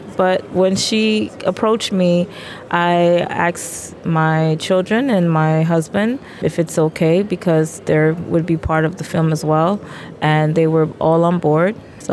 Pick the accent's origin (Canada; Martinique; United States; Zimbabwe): Martinique; now in Germany; I am originally from Martinique. I also represent my homeland. My mom and my dad's place is Haiti, so I'm here in Germany